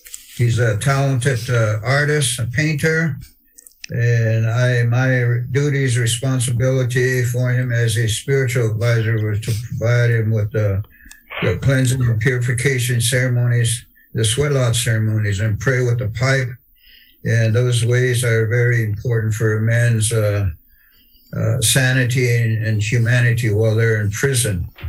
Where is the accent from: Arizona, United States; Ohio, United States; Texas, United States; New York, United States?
Arizona, United States; St. Michael's; I'm from St. Michael's, Arizona.